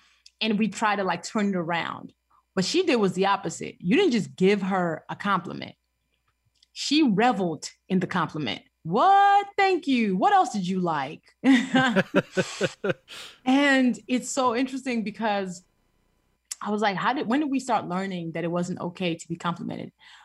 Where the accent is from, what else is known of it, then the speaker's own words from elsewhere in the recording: Chicago, Illinois, United States; also born or lived in Nigeria; Coming to the United States at 9 was absolutely a culture shock. And then going to Chicago, where it's cold, absolutely shocked my system. But as kids do, we adapt. So, you know, Chicago has been home since.